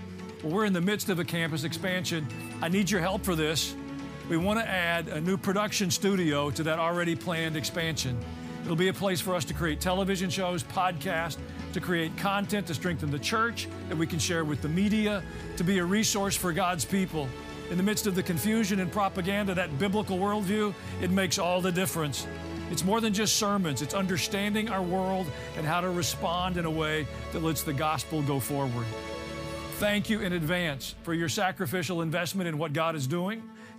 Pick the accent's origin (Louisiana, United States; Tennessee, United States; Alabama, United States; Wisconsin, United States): Tennessee, United States; I grew up in Middle Tennessee, in the barns of Middle Tennessee, with the horse business of Middle Tennessee.